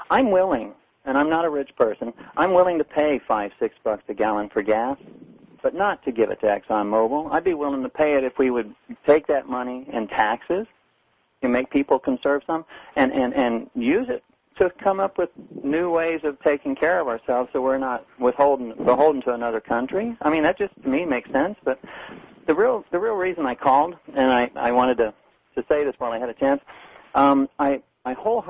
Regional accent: California, United States; I came from California a few years back up in Yolo County.

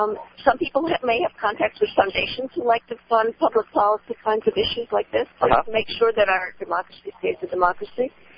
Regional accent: Massachusetts, United States; come from Massachusetts, and I talk to people in Massachusetts, which is known to be a fairly progressive place

